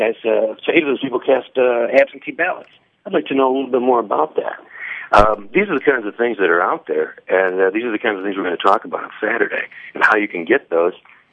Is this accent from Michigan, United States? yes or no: yes; Michigan, United States; now in Houston, United States; I'm originally from Michigan.